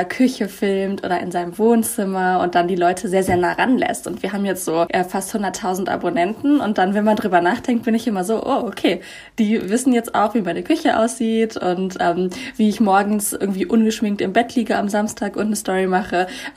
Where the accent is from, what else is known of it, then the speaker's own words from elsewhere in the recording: Cologne, North Rhine-Westphalia, Germany; 26 Jahre alt. Ich wohne in Köln, ich komme auch aus Köln und ich arbeite auch in Köln